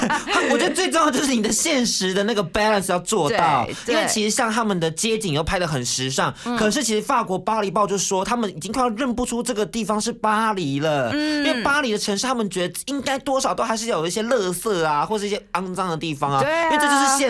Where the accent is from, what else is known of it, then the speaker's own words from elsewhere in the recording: Taiwan; 我们台湾这边我也是，就是目前还跟家里住啊